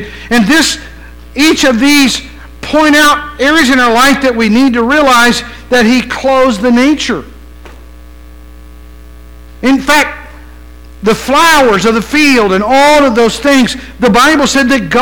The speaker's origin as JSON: {"language": "English", "region": "California", "country": "United States", "said": "\"I'm doing great. Where are you from?\" \"I'm from California.\""}